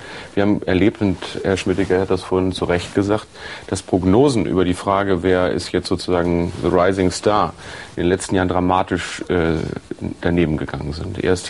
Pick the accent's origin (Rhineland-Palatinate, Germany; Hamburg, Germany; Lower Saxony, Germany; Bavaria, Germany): Lower Saxony, Germany; Ich glaube auch, dass es auch in meinem Heimatland Niedersachsen an der spannendsten Wahl